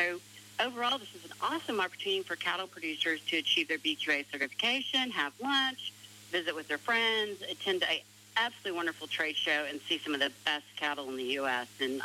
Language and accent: English; Oklahoma, United States; I am from Western Oklahoma myself.